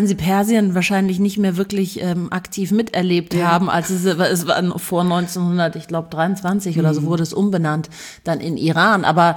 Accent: Munich, Bavaria, Germany; Ich bin ja in München geboren und aufgewachsen

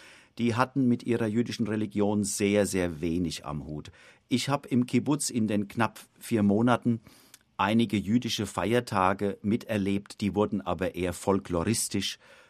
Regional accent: Germany; Ich bin 2008 wieder in meine Heimat zurückgekehrt

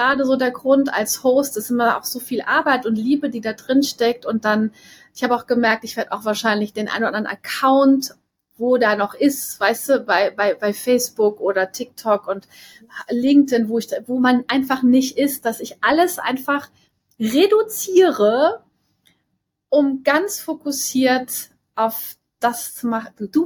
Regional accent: Wittlich, Rhineland-Palatinate, Germany; aus Wittlich, da wo ich auch zur Schule gegangen bin, aus Rheinland-Pfalz.

